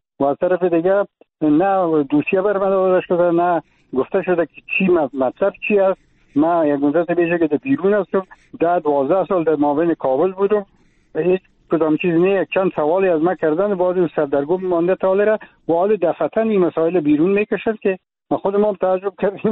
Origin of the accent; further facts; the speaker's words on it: Afghanistan; moved away; من خاله فعلا در افغانستان نیستم، من خارج از افغانستان هستم